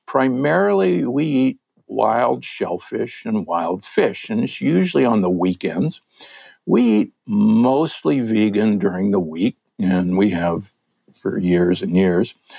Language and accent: English; Omaha, Nebraska, United States; I'm from Omaha, Nebraska, the Corn Huskers.